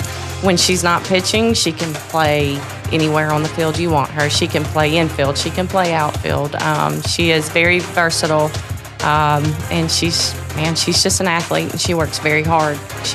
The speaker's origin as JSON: {"language": "English", "town": "Alexander City", "region": "Alabama", "country": "United States", "tie": "born or raised there", "said": "So I grew up in Alexander City. I went to Benjamin Russell High School."}